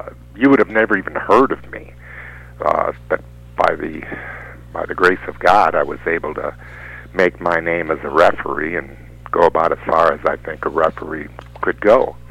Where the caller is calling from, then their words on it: Charlotte, North Carolina, United States; the Carolinas, which is where I'm calling from now, or where you're calling me from now, Charlotte, North Carolina